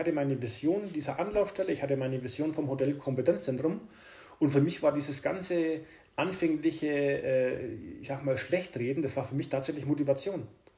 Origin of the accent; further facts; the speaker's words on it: Bavaria, Germany; also born or lived in Nuremberg; Ich bin ja ursprünglich in Nürnberg geboren, habe dann in einem relativ kleinen Dorf aufwachsen dürfen, in der Nähe vom Altmühlsee, Brombachsee, also ein relativ kleines Dorf mit 80 Leuten oder 80 Einwohnern.